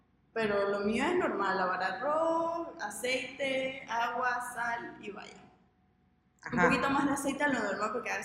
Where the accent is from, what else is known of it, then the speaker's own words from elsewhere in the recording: Volcán, Chiriquí, Panama; Soy de Volcán, Chiriquí.